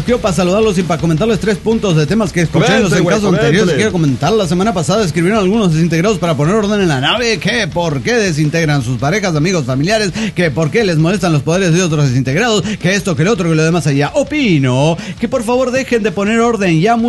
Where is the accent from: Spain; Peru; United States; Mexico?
Mexico; Mérida, Yucatán; de Mérida, Yucatán.